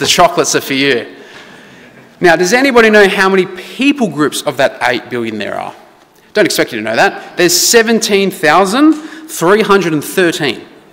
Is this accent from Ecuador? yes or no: no; Australia; And I'm from the Anglo-Australian people group.